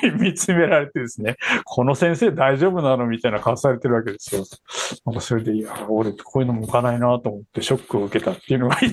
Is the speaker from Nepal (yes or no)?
no; Hokkaido, Japan; 地元が北海道なんで、